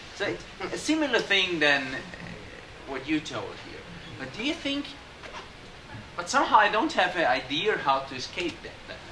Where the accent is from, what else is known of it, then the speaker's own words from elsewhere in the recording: Austria; English is a second language; I'm myself from Austria, and for me, Minneapolis seems to be a queer paradise compared to Austria.